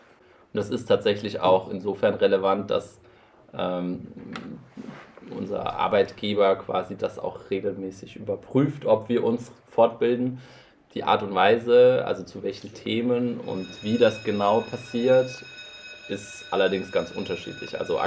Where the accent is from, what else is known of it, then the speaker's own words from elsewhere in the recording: Stuttgart, Baden-Württemberg, Germany; Ich bin geboren in Stuttgart. Der Großteil meiner Familie kommt auch noch aus dieser Gegend und wohnt da weiterhin. Und ich bin auch in Baden-Württemberg in die Schule gegangen.